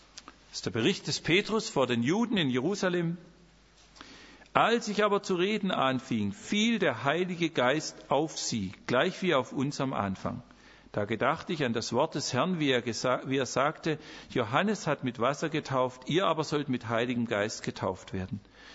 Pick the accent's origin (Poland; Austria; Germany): Germany; Ich bin Deutscher, ihr seid Österreicher